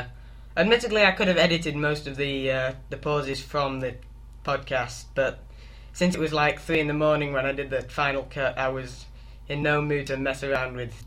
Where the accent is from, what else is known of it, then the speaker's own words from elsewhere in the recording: England, United Kingdom; accent: northern English; my accent doesn't really help, because up here in the north of England we don't tend to pronounce our consonants very strongly.